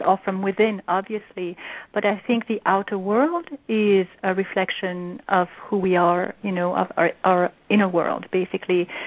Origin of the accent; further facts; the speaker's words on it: Geneva, Switzerland; also born or lived in Paris; I grew up in the mountains, you know, outside of Geneva. Even I was born in Paris, we moved there right away.